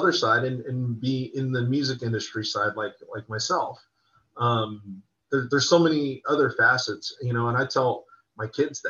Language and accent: English; Seattle, Washington, United States; and then I'm originally from Seattle